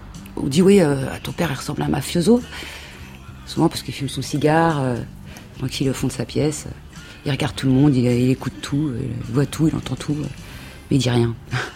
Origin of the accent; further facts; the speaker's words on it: Ivry-sur-Seine, Île-de-France, France; parce que je suis d'Ivry-sur-Seine, donc c'est une petite ville.